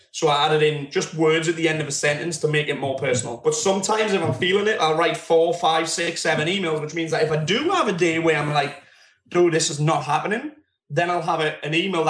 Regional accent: England, United Kingdom; 100 trainers who came to my hometown, which is like the butthole of England.

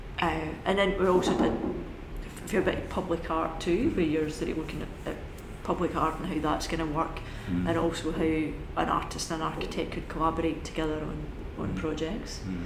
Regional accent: Scotland, United Kingdom; I'm originally from Scotland. I had a very rural childhood in Scotland, very outdoorsy rural childhood in Scotland.

